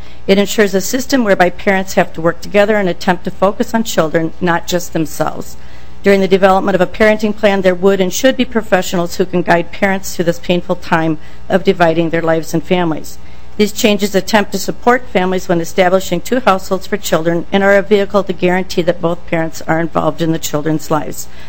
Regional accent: St. Paul, Minnesota, United States; I am from St. Paul.

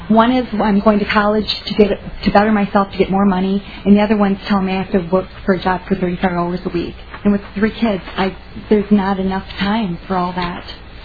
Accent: Austin, United States; I'm from Austin. I am a single mother with three children.

